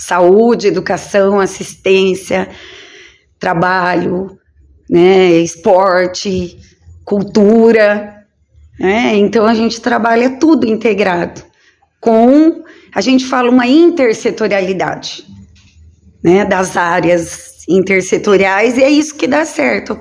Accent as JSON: {"language": "Portuguese", "town": "Bandeirantes", "region": "Paraná", "country": "Brazil", "said": "Eu sou daqui de Bandeirantes, moro aqui, trabalhei no estado por 9 anos."}